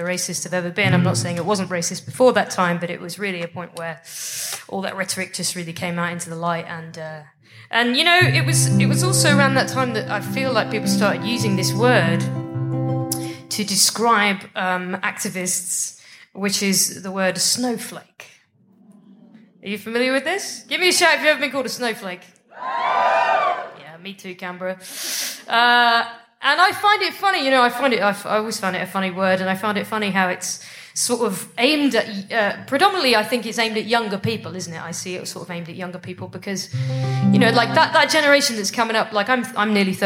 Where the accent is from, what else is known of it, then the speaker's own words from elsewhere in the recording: United Kingdom; I'm from Britain.